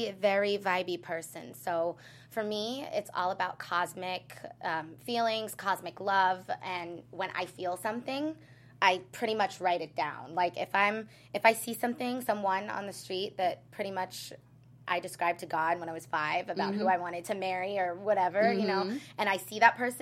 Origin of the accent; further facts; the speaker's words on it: Florida, United States; also born or lived in Los Angeles, United States; I'm from LA, baby. Okay. I was born here. I'm straight out of Cedars. So, Sinai, which is a hospital.